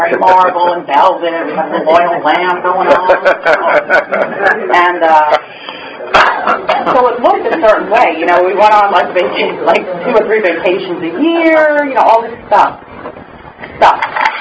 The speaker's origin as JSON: {"language": "English", "town": "Brooklyn", "region": "New York", "country": "United States", "tie": "born or raised there", "said": "when I talk about my home, and when we grew up in Brooklyn"}